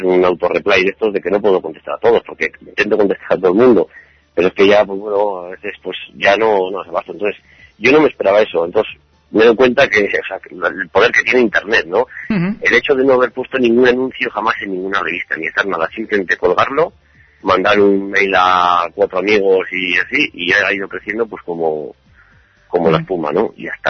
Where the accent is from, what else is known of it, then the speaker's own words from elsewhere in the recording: Getxo, Basque Country, Spain; Sí, somos de Vizcaya. Yo soy de Getxo